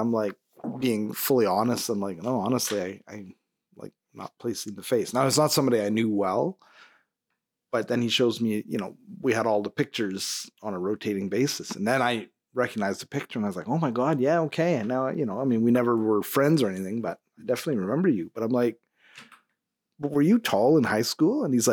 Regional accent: Brossard, Quebec, Canada; So my hometown, lots of development, a lot of people move there. Brossard is really, but Montreal downtown, I went on Friday night.

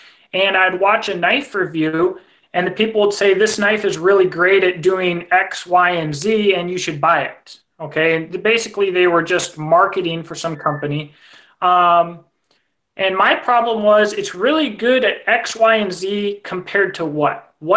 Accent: Washington, United States; now in Kentucky, United States; Yeah, I'm in Kentucky now, but I'm not from Kentucky.

